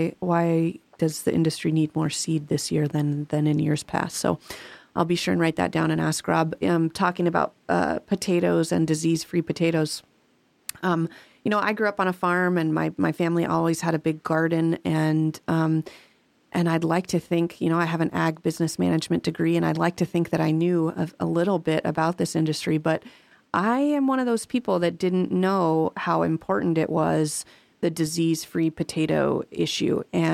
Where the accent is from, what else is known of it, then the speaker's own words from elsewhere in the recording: Oregon, United States; Yeah, I grew up in Oregon. In Oregon, and every time we cross the border down into California, same thing.